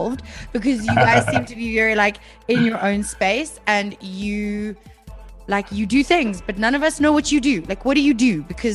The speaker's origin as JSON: {"language": "English", "town": "Vosloorus", "region": "Gauteng", "country": "South Africa", "tie": "born or raised there", "also_born_or_lived": "Brakpan", "said": "growing up on the East Rand, I've grown up between Vosloorus and Brakpan suburbs and not suburbs."}